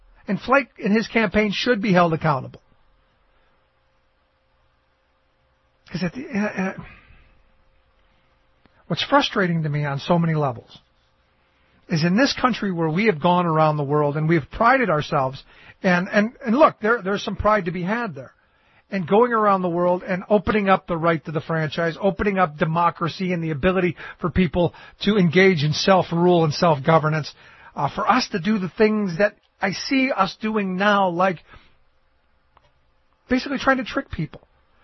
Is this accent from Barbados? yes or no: no; Cleveland, Ohio, United States; Somebody sent me a picture of where I grew up in Cleveland, and the line was as far as you could see on the picture.